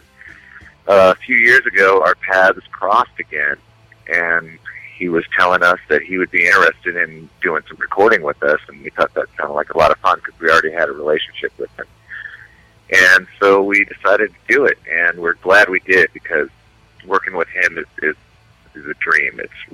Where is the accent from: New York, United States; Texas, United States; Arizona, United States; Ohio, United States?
Arizona, United States; Tucson; We've always kind of felt like outsiders looking in from in here in the Seattle scene because we're from Tucson